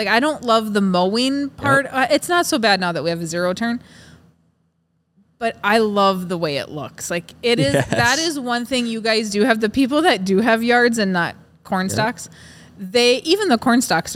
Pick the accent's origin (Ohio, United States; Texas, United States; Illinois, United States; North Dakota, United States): North Dakota, United States; So I am obviously from North Dakota. I was raised on a farm ranch operation.